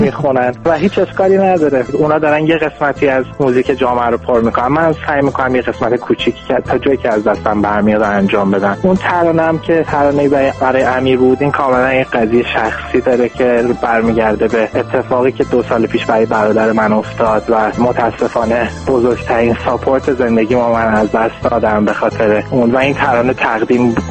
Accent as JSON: {"language": "Persian", "town": "Urmia", "region": "West Azerbaijan", "country": "Iran", "tie": "born there", "moved": "as an adult", "lives_now": "Tehran, Iran", "said": "اصالتاً متولد ارومیه هستم. وقتی که وارد دانشگاه شدم موو کردم اومدم تهران. نزدیک 5 6 سال از زندگی من قبل از اینکه بیام اینجا تهران بودم."}